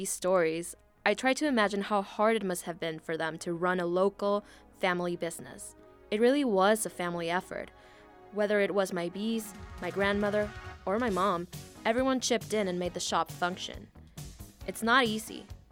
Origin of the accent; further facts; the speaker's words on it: Tijuana, Baja California, Mexico; moved away as an adult; I grew up in Tijuana, but had been coming to LA since I was a little kid. My family's business was a bridal shop, and our main source of supplies was downtown LA's garment district.